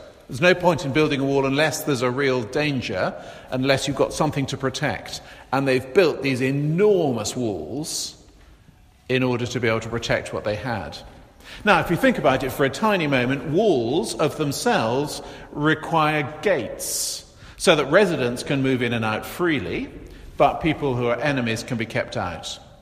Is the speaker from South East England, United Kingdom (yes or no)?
yes; Chichester, South East England, United Kingdom; When I was little, my hometown was Chichester in Sussex.